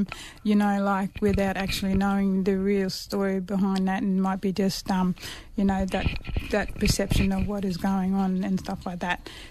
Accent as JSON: {"language": "English", "town": "Mount Isa", "region": "Queensland", "country": "Australia", "tie": "born or raised there", "said": "I've been living in Mount Isa for 30 years now. Have grown up there, so it's my hometown."}